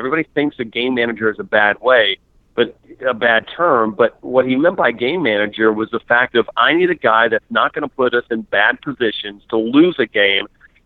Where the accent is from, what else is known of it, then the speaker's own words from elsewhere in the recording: Baton Rouge, Louisiana, United States; I mean, I grew up in Baton Rouge.